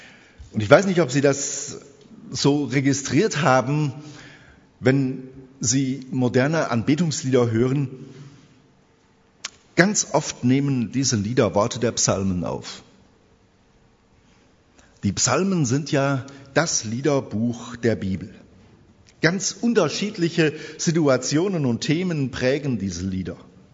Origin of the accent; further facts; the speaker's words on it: Siegen, North Rhine-Westphalia, Germany; Ich bin waschechter Siegener und bin groß geworden, geistlich groß geworden im CVM Eiserfeld